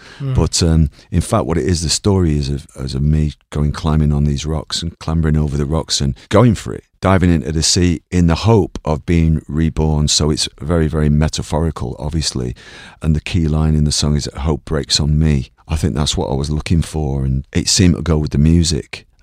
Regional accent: Ireland; Completely accidental. I think it's because I'm Irish. Yeah, I'm the only Irish High Life musician.

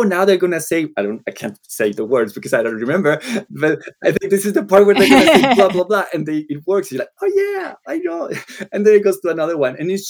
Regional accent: Colombia; first language Spanish; English is a second language; I grew up in Colombia. Spanish was the language, right?

